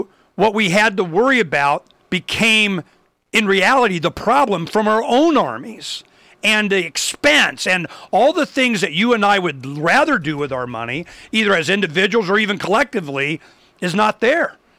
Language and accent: English; Arizona, United States; When I grew up in Arizona in the 70s, there was like no border.